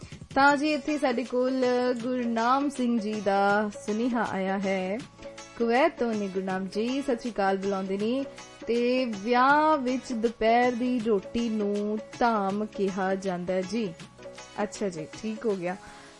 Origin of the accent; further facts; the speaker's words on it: Punjab, India; moved away as an adult; ਅਸੀਂ ਜੋ ਪੰਜਾਬ ਤੋਂ ਜੰਮ ਪਲ ਕੇ ਵੱਡੇ ਹੋ ਕੇ ਵਿਦੇਸ਼ਾਂ ਦੇ ਵਿੱਚ ਆਏ ਹਾਂ